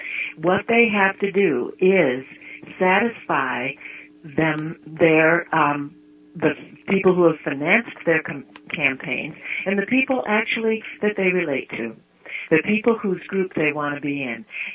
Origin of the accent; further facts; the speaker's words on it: Michigan, United States; You know, I grew up in Michigan. Why wasn't Detroit rich?